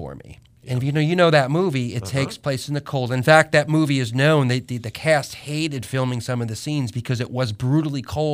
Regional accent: New Jersey, United States; I grew up in Jersey, and the seasons are a bit more defined accordingly

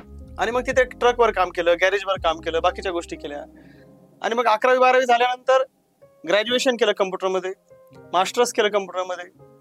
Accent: Mangrul, Maharashtra, India; मी मूळचा परभणी जिल्ह्याचा आहे. परभणी जिल्ह्यामध्ये मानवत तालुक्यामध्ये मंगरूळ म्हणून छोटं गाव आहे. त्या छोट्या गावामध्ये माझं बालपण गेलं. माझे आई वडील दोघेही शेतकरी आहेत. वारकरी कुटुंबामध्ये माझा जन्म झाल्यामुळे संत ज्ञानेश्वर तुकोबांचे अभंग ऐकत ऐकत मी मोठा झालो.

